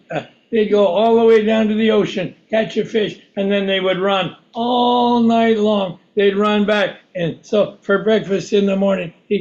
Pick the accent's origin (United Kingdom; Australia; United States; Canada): Canada; Vancouver, British Columbia; born there; I was born in Vancouver.